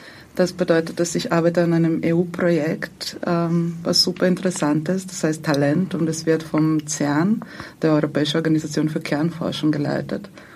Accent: Zagreb, City of Zagreb, Croatia; Ich komme aus Zagreb, aus Kroatien.

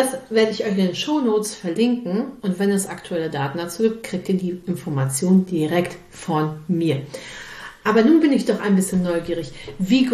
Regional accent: North Rhine-Westphalia, Germany; now in Dithmarschen, Germany; Ich jetzt als Dithmarscher bin ja in Anführungszeichen nur halber Gast. Ich meine, ich komme aus dem Ruhrpott, aber ich fühle mich ja schon als Dithmarscher.

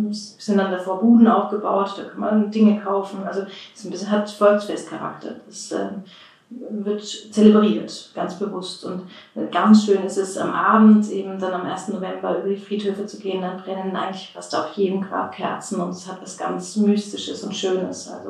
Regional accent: Bavaria, Germany; now in Austria

